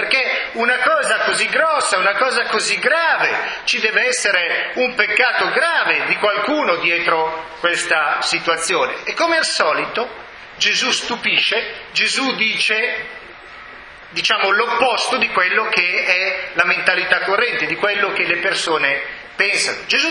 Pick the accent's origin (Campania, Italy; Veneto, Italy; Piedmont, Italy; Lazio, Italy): Piedmont, Italy; Vercelli; moved away as an adult; also born or lived in Geneva; Che sono vissuto lì a Vercelli fino all'età di 18 anni, al che sono andato in Svizzera, ho studiato a Ginevra, la scuola per traduttori e interpreti